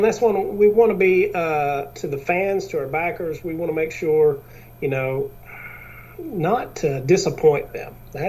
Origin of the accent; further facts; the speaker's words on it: Chattanooga, Tennessee, United States; I'm from Tennessee, Chattanooga, Tennessee.